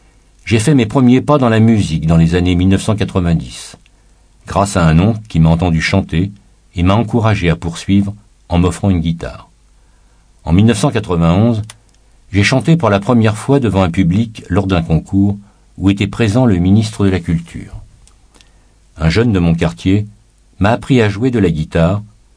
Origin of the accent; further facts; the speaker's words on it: Burkina Faso; Moi, je suis burkinabé et je préfère mourir plutôt que ne pas arriver ce soir.